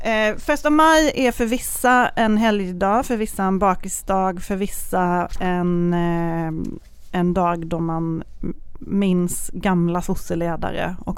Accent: Malmö, Skåne, Sweden; jag kommer ju från Malmö, så vi brukar åka till Roskilde

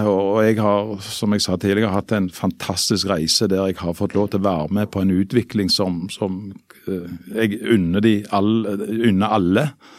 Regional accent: Rennesøy, Rogaland, Norway; jeg synes at jeg fikk med meg mange gode elementer ifra oppveksten på Rennesøy

